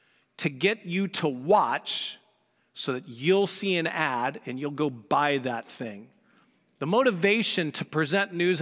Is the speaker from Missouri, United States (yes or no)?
yes; Missouri, United States; I grew up in Missouri, and that is like tornado central.